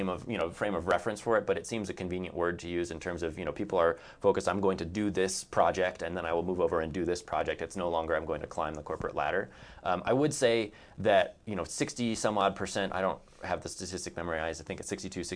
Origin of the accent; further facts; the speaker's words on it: Colorado Springs, Colorado, United States; I grew up here in Colorado Springs. I left for school. I studied a lot overseas